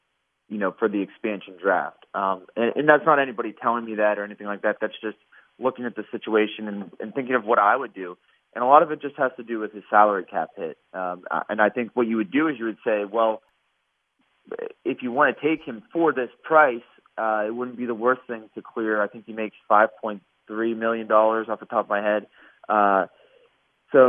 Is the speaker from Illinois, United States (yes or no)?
no; Latrobe, Pennsylvania, United States; so I grew up in Latrobe.